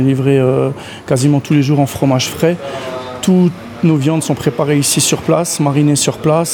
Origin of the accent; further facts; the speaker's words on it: Freyming-Merlebach, Grand Est, France; Moi, je suis natif de Frémin-Merlebach.